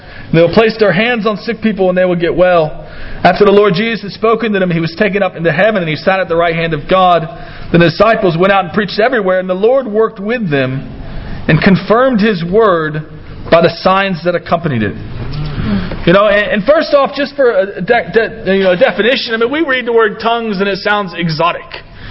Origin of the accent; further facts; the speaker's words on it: United States; It came from America, which I'm American, so I can say that.